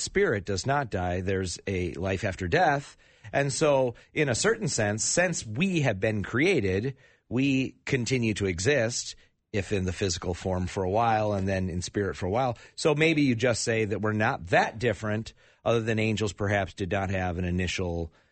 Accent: United States; We live in America, and as an American, I work hard to try to be proud of being an American.

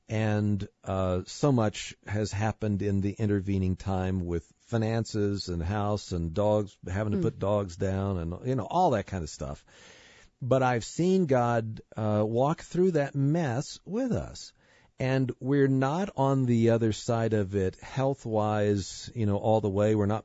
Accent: West Virginia, United States; set it where I grew up in West Virginia in Dogwood.

